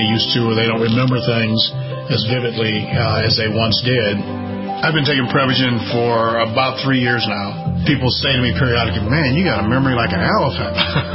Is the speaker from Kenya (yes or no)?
no; Cleveland, Ohio, United States; born or raised there